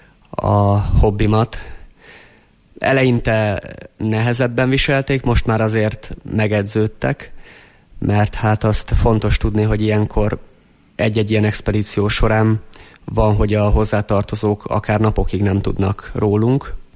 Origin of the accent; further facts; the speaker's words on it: Hungary; Első magyarként sikerült megmászni, úgyhogy erre büszke vagyok